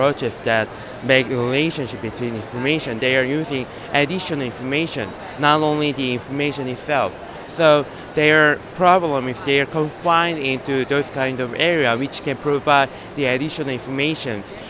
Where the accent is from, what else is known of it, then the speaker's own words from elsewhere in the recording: Daegu, South Korea; English is a second language; I'm from the Daegu, South Korea.